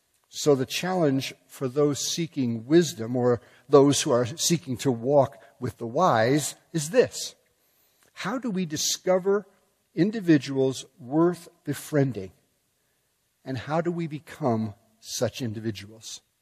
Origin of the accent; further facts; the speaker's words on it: Chicago, Illinois, United States; moved away; I grew up in the suburbs of Chicago, and I was a Bears fan.